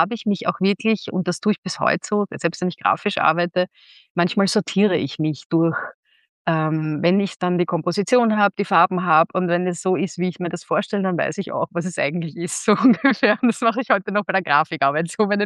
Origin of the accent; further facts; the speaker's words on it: Sicily, Italy; mein Vater Tscheche war und ich bin in Sizilien groß geworden die ersten Jahre, weil da hat meine Eltern gerade dort unten gewohnt. Und dann eben immer wieder nach Tschechien.